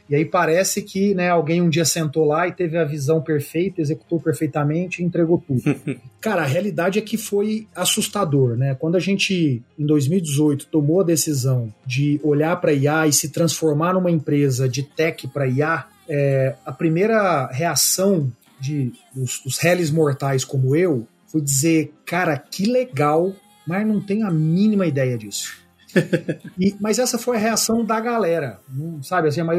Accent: Uberaba, Minas Gerais, Brazil; moved away as an adult; now in São Paulo, Brazil; Claro, cara, eu sou um cara do interior do Brasil, sou de Uberaba, Minas Gerais.

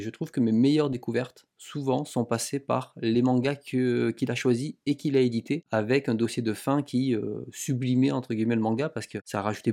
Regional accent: France; Mais le prix du numérique est bien plus cher que chez nous en France.

